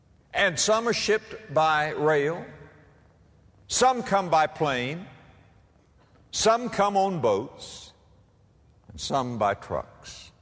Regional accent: Florida, United States; now in Memphis, United States; From my home state of Florida, perhaps we'd have Carlstone.

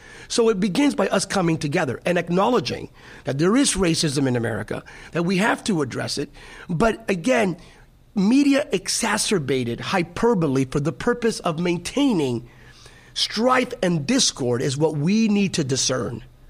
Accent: United States; I'm an American of Hispanic descent, third. But that's, I'm an American, right?

